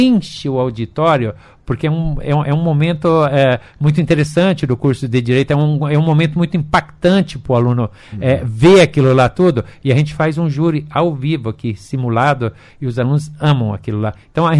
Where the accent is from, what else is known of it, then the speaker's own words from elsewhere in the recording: Brazil; isso é positivo para todos nós, que somos consumidores, que somos brasileiros